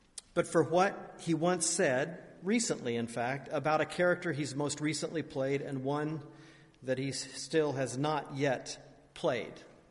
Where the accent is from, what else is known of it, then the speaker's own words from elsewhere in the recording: Huntington, Indiana, United States; class traveled to the big city of Fort Wayne, Indiana, which is about 25 miles northeast of where I grew up in Huntington.